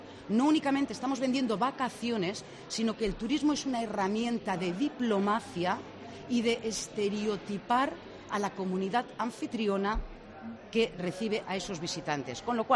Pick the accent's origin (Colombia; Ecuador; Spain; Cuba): Spain; Tarragona, Catalonia; he vivido en muchos países diferentes y cuando me presentaba por el mundo, yo soy originalmente de Tarragona